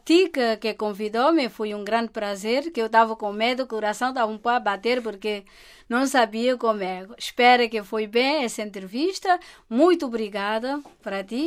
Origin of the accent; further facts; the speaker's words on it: Santo Antão, Cape Verde; also born or lived in São Vicente; eu sou de Santo Antão. Fiz casa em São Vicente, mas sou de Santo Antão. Amo a minha terra